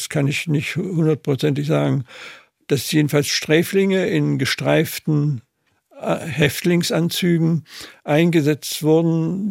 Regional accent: Wernigerode, Saxony-Anhalt, Germany; in meiner Heimatstadt in Wernigerode

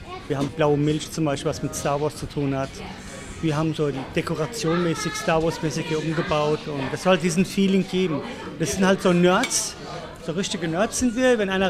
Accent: Offenbach, Hesse, Germany; Als gebürtiger Offenbacher, ne, habe ich mal, das gehört hier dazu jetzt hier. Ne, bleiben wir auch hier. Warum soll ich denn weggehen aus Offenbach?

